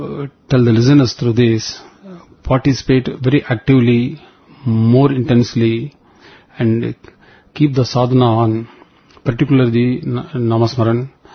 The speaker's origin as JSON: {"language": "English", "town": "Chembur", "region": "Maharashtra", "country": "India", "said": "And we are from Chembur, that's why we added Chembur Dust."}